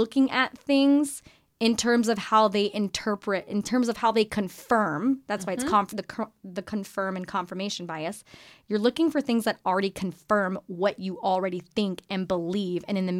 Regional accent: United States; I'm like, I love America. I'm American.

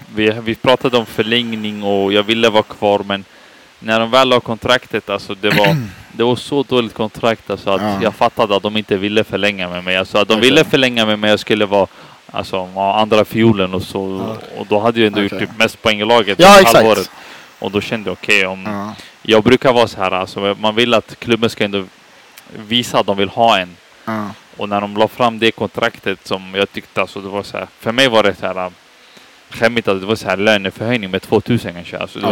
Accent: Södertälje, Stockholm County, Sweden; Och jag är från Södertälje, så man, vi brukar ju, jag brukar inte vara, det finns ingenting att göra i Södertälje om man säger så.

